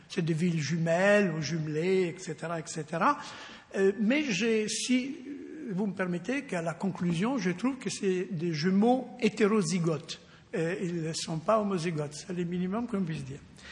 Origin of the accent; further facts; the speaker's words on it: Rimini, Emilia-Romagna, Italy; Alors, vous savez que je suis de Rimini, vous ne savez pas, mais c'est pas maintenant c'est dit.